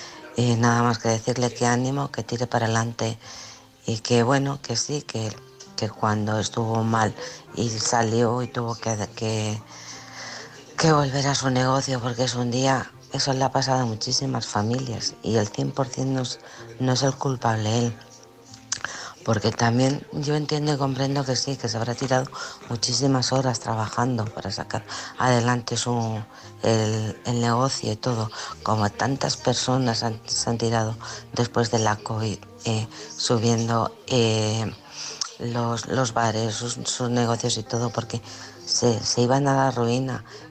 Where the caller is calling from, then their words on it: Alcorcon, Community of Madrid, Spain; de Alcorcón.